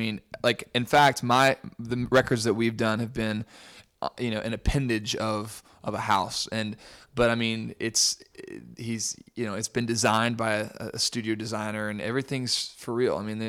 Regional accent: Nashville, Tennessee, United States; I am from Nashville, Tennessee.

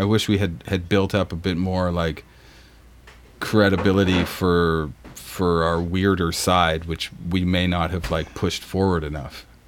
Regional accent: Nova Scotia, Canada; We're from Nova Scotia, so the east coast of Canada by the ocean.

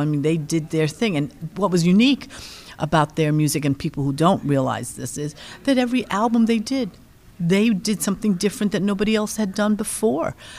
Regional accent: New York City, New York, United States; I was born in New York. I was born in Harlem. I was raised in Harlem, in Spanish Harlem.

